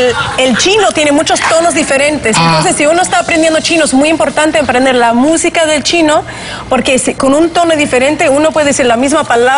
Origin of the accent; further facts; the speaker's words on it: Russia; first language Russian; Spanish is a second language; Hablo ruso, porque yo soy rusa.